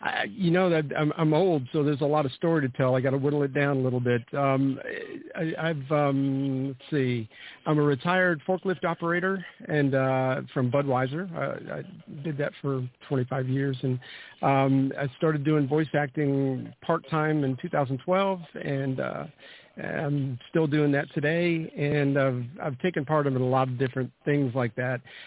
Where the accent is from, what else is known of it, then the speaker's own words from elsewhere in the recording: Florida, United States; I grew up in Florida, so in Florida we had I graduated in 82